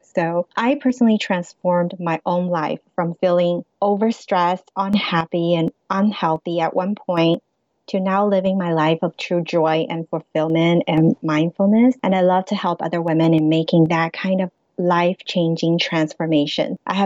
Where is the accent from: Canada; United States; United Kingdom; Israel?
United States; Los Angeles, California; also born or lived in China; I am 100% of Chinese descent. I was born in China, but I grew up in Los Angeles, and I'm married to Taiwan because my husband is Taiwanese.